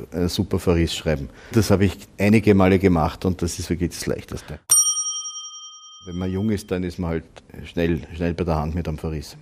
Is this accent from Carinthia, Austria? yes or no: no; Vienna, Austria; Bin ich ja in Wien, bin ja ein Wiener.